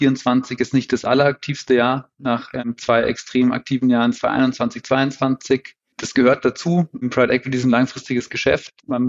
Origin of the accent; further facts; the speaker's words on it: Bad Reichenhall, Bavaria, Germany; born there; Bei mir hört man es zwar nicht, ich bin tatsächlich aber auch gebürtiger Bayer, und zwar Bad Reichenhaller.